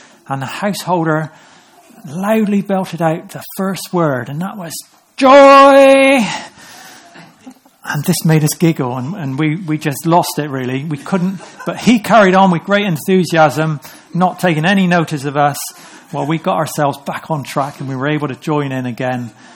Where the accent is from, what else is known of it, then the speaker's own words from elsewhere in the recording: United Kingdom; But we're British, aren't